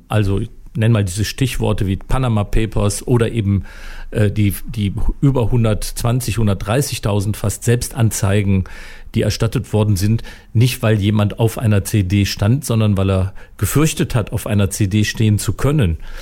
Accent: Germany; Nun sind wir Deutsche allerdings auch Menschen, die gerne spitz abrechnen.

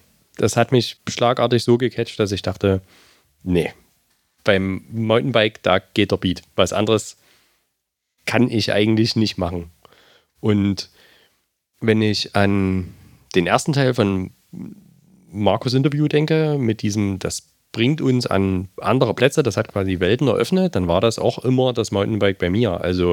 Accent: Gera, Thuringia, Germany; jetzt komme ich auch aus Gera, ne, ursprünglich

